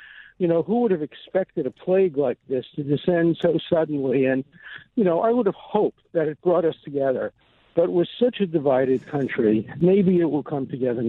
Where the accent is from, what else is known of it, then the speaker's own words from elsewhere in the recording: New York, United States; So I grew up on 48th and 16th Avenue, the same block that Sandy Koufax moved to.